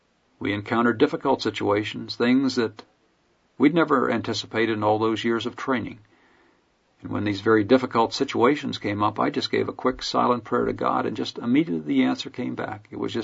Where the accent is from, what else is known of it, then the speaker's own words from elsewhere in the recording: United States; Proud again that I'm an American.